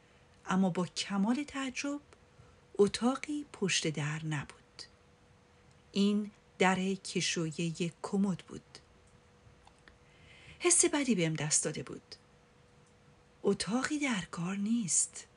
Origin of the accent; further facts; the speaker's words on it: northern Iran, Iran; یاد ایستگاه های اتوبوس و شهر خودمون تو شمال ایران افتادم که اصلا فضای خوبی نبود